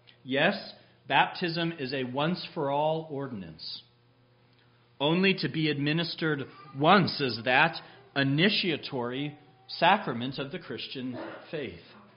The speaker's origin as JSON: {"language": "English", "region": "West Coast", "country": "United States", "tie": "born or raised there", "said": "And I grew up on the West Coast, so you'll forgive the illustration."}